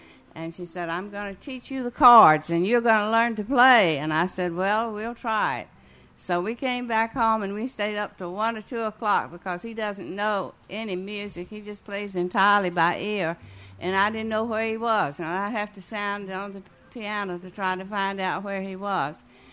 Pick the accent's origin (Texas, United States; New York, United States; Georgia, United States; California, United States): Georgia, United States; Thomasville; born there; I was born in Thomasville, Georgia, the City of Roses.